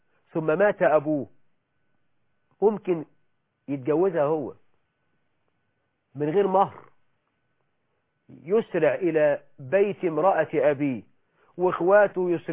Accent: Egypt; ويقول لك ده مثل عندنا في مصر، يقول لك أبو البنات مصطبة الأندال

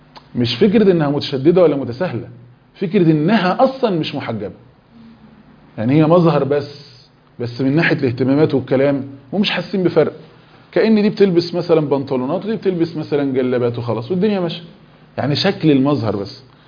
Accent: Egypt; بعض الفضلاء مثلا في مصر عندنا

